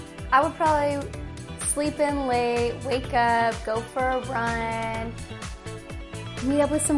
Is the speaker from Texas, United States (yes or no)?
yes; The Woodlands, Texas, United States; I'm from the Woodlands, Texas, and this is my rookie season.